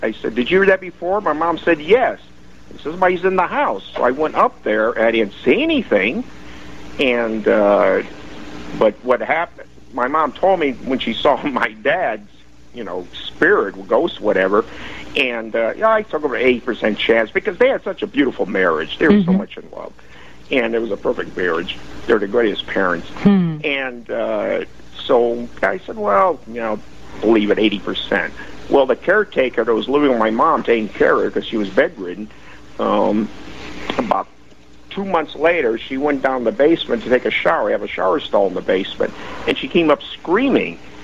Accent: Illinois, United States; now in Altoona, United States; I'm sitting here in Altoona.

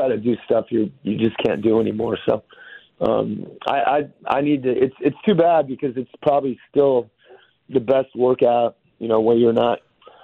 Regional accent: Mercer Island, Washington, United States; the best pickup games where I grew up in Mercer Island

